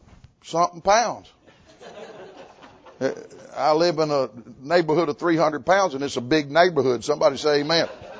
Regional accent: Tennessee, United States; Where I grew up in Tennessee, hey, we have two meats, the one left over from last night, if there was any left over, two or three vegetables, cornbread and biscuit.

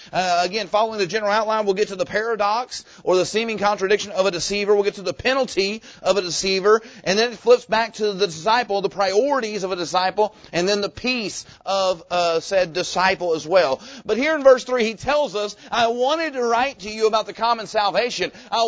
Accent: Jacksonville, Florida, United States; I remember when I was a teenager, we grew up there in Bible Baptist Church there in Jacksonville.

